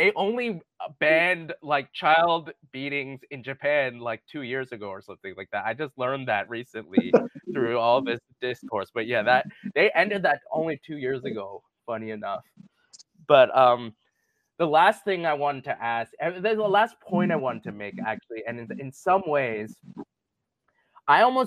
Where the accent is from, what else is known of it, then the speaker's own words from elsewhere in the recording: Canada; now in South Korea; I'm Canadian and I live in Korea